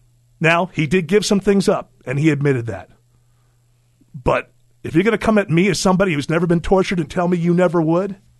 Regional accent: United States; when I was growing up in America, there was exactly one person they wondered about jail about

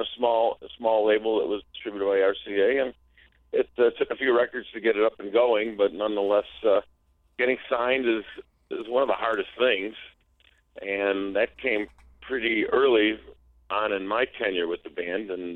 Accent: Chicago, Illinois, United States; from my hometown of Chicago area

